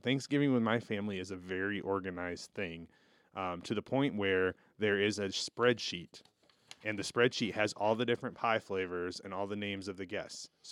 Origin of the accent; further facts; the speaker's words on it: Michigan, United States; the other tradition for me is growing up in Michigan, the Lions always play at what time?